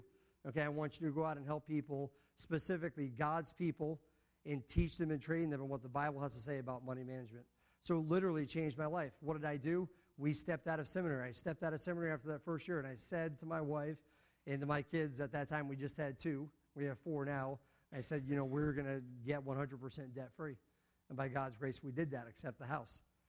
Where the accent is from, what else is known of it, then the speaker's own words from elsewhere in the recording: Rhode Island, United States; So I grew up in Rhode Island my whole life.